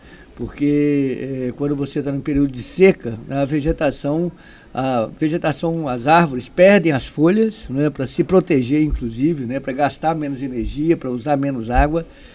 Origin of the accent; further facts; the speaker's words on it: Minas Gerais, Brazil; born there; Nasci em Minas, mas nasci politicamente no Rio Grande do Norte, digamos assim.